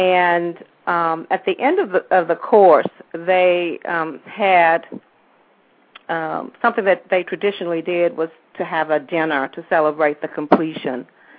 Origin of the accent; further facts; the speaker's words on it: Monroe, Louisiana, United States; also born or lived in Tallulah; now in Atlanta, United States; I live in Atlanta. I'm originally from Tallulah and Monroe, Louisiana